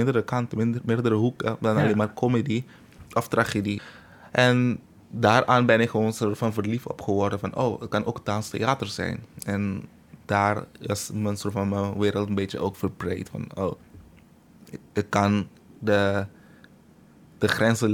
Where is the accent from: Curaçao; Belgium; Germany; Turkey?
Curaçao; We komen van Curaçao. Curaçao heeft een hele mooie cultuur en normen en waarden die heel erg conservatief is, maar tegelijkertijd liberaal.